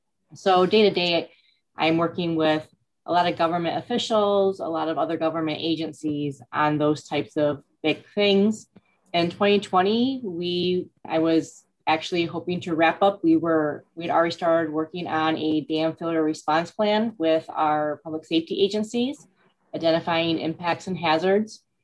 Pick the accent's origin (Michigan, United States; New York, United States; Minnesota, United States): Michigan, United States; Flint; now in Midland, United States; I'm originally from the Oakland County area, Flint area, and then I moved up here to the Midland area and in spring of 2016 after accepting this role here in Midland.